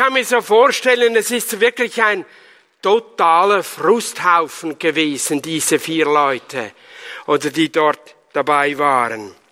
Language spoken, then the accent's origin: German; Dinhard, Zurich, Switzerland; Ich komme aus der Nähe von Winterthur, aus Dienhard bei Seuzach. Bin eigentlich dort in der FEG in Seuzach.